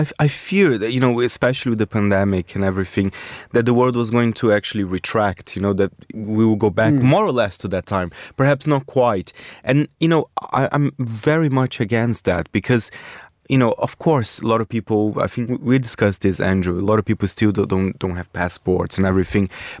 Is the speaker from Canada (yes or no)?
no; Brazil; you're from Australia, I'm from Brazil.